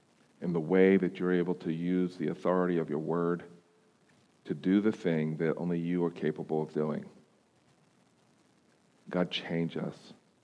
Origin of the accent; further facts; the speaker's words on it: Pennsylvania, United States; I grew up on the East Coast, and there's the Neshaminy Creek that would that I would go fishing